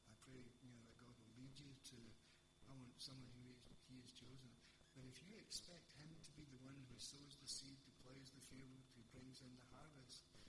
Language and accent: English; Catrine, Scotland, United Kingdom; I'm originally from Catron, a wee village near Cumnock.